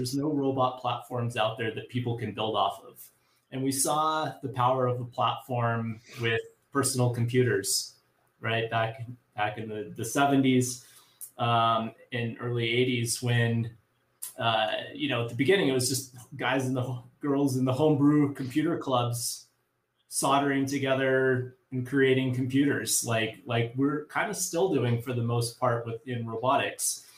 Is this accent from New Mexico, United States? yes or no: yes; New Mexico, United States; a flyer for this robotics competition that was going to be going on in a couple hours from where I grew up in New Mexico.